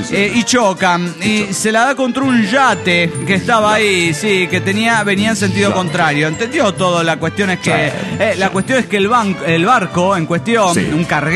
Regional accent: Tlaquepaque, Jalisco, Mexico; de Tlaquepaque, Jalisco, México.

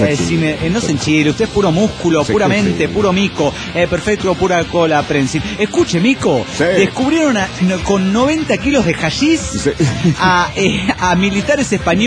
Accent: Argentina; Yo soy de Argentina.

